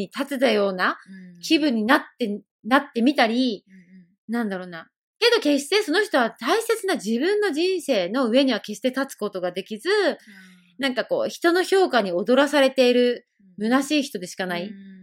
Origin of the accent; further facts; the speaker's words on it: Fukuoka, Japan; now in Tokyo, Japan; まあ私もね、田舎、福岡の田舎から出てきて、今東京住んでますけども、もう結局東京長いですけども